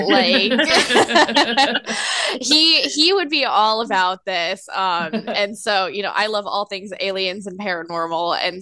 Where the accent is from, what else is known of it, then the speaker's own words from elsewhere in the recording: New Jersey, United States; also born or lived in Boston; now in Los Angeles, United States; I am originally from New Jersey, and then I went